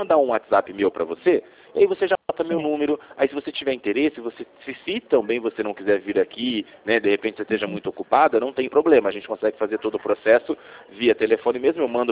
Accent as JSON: {"language": "Portuguese", "town": "Rio Claro", "country": "Brazil", "said": "Eu sou daqui, de Rio Claro."}